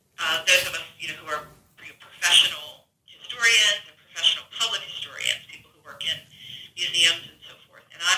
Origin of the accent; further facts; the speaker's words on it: Wilmington, Delaware, United States; I'm actually from Wilmington, Delaware.